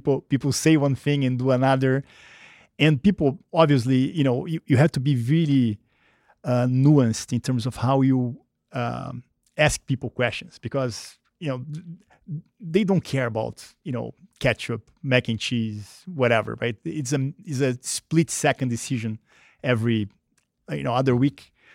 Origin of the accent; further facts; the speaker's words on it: Rio de Janeiro, Brazil; So I grew up in Brazil, in Rio, when it was a very different country.